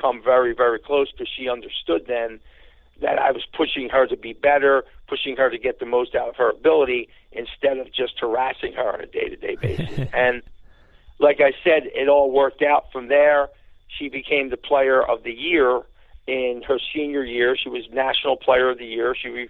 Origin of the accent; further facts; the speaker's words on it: Philadelphia, Pennsylvania, United States; because I was from West Philly, I knew how to make deals.